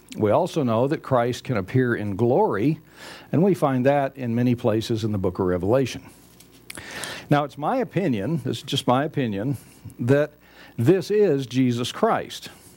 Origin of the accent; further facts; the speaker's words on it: Texas, United States; But I come from West Texas, and the tumbleweeds can get half as big as a house.